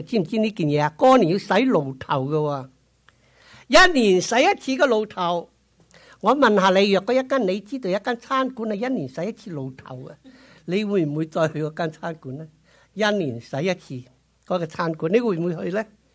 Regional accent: Hong Kong; 香港人很特别，我都是香港来的，新年的时候呢就不准扫地

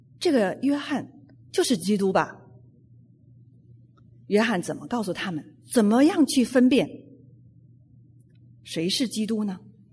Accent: Beijing, China; 我小的时候在北京的近郊，在天天傍晚的时候，那时候放学了

